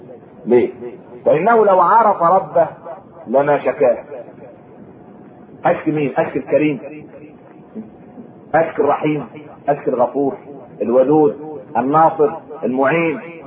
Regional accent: Egypt; يبقى كم جاهل عندنا في مصر؟ كلنا بنشتكي.

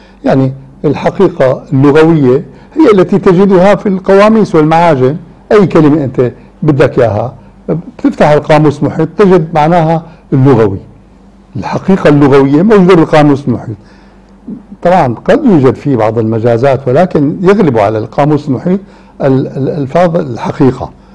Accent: Damascus, Damascus Governorate, Syria; عندنا في دمشق كان في علماء كبار في اللغة العربية وهم أطباء كبار

